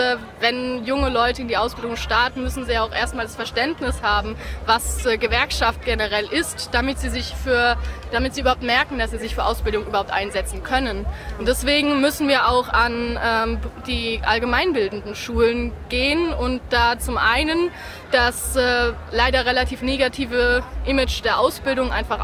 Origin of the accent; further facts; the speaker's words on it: Darmstadt, Hesse, Germany; Also ich komme aus Darmstadt und habe gerade letzte Woche meine Abschlussprüfung gemacht.